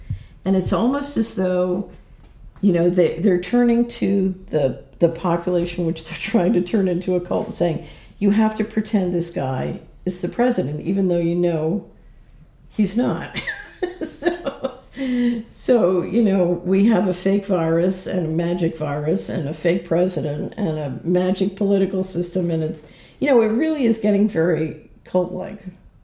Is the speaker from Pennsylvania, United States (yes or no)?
yes; Philadelphia, Pennsylvania, United States; because I grew up in Philadelphia